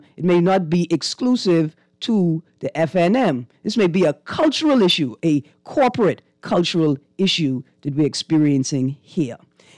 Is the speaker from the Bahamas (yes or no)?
yes; Fox Hill, New Providence, Bahamas; because I'm from Fox Hill, so I had to get the poor people note.